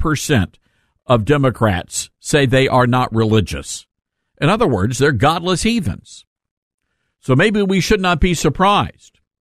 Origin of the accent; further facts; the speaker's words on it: Tennessee, United States; That's the population of my home state of Tennessee.